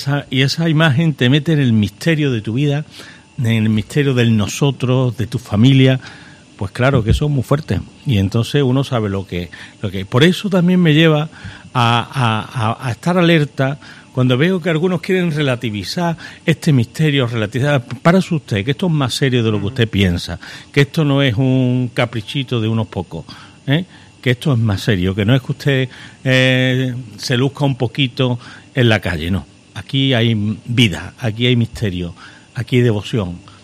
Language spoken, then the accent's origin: Spanish; Basque Country, Spain; Digo, que yo no vengo de Bilbao, que vengo de ahí al lado.